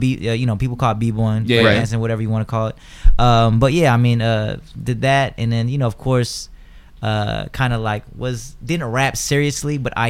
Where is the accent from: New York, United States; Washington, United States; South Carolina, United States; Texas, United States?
Washington, United States; Seattle; I'm originally from Seattle. Grew up there about 17 years.